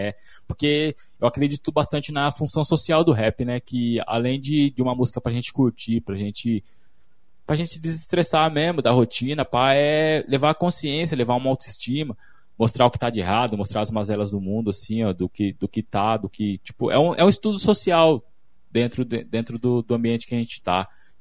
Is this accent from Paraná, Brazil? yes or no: no; Piracicaba, São Paulo, Brazil; Sou de Piracicaba, comecei no rap assim